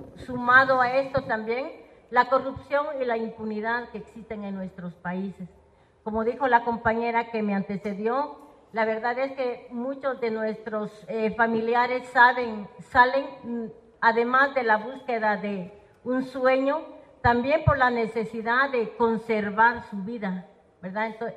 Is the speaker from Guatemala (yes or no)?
yes; Guatemala; de Guatemala. Para mí es importante este espacio